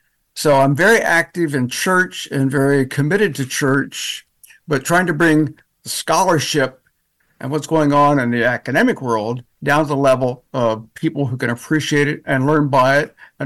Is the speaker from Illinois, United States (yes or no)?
no; Pennsylvania, United States; born there; also born or lived in Virginia / New York / North Carolina; now in Indiana, United States; I was born in Pennsylvania. I now live in Indiana. I've also lived in Virginia and New York and North Carolina.